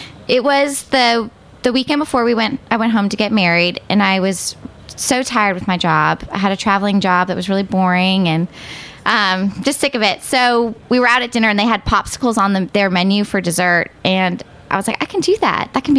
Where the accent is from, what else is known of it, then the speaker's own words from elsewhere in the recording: Menlo Park, California, United States; No, I'm originally from Palo Alto area, Menlo Park, California.